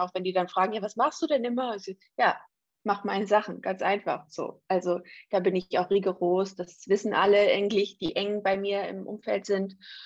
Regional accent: Hamburg, Germany; also born or lived in abroad; ich bin aus Hamburg, gebürtig aus Hamburg. Ich habe viele, viele Jahre auch im Ausland gelebt, bin im Ausland auch zur Schule gegangen

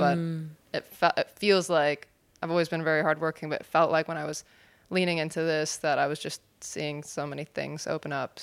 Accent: California, United States; I grew up in California, in America, but culturally, my parents are Middle Eastern.

